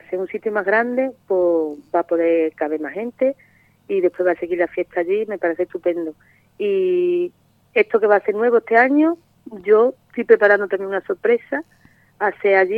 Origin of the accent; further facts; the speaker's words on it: Santa Olalla, Andalusia, Spain; now in Monesterio, Spain; llevo 24 años viviendo aquí en Monesterio, soy de Santa Olalla